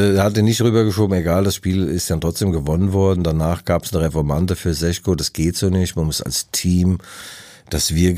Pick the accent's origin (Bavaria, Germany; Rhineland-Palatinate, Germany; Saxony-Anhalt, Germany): Rhineland-Palatinate, Germany; Mainz; Wenn du eine kennengelernt hast, sagt die, wo kommst du her? Aus Mainz.